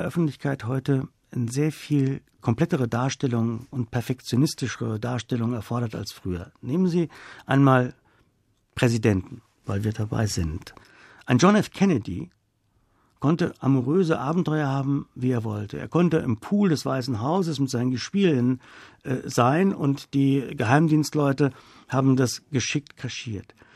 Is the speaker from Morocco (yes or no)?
no; Hungary; first language Hungarian; German is a second language; moved away as an adult; also born or lived in Italy; Bei Fußball und beim Essen fühle ich mich sehr ungarisch. Und obwohl ich Ungarisch noch, das ist ja meine Muttersprache, spreche, ist mir das Land weniger vertraut als andere Länder